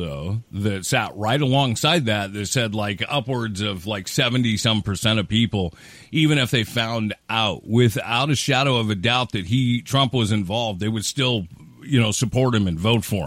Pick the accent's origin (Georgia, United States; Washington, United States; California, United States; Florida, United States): Washington, United States; Seattle; it has to do with my hometown, and my home state, Seattle, Washington